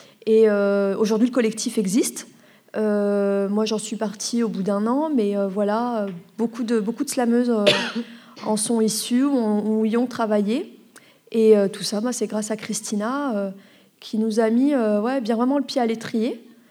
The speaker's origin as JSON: {"language": "French", "town": "Lyon", "region": "Auvergne-Rhône-Alpes", "country": "France", "lives_now": "Paris, France", "said": "Alors, moi, je suis originaire de Lyon."}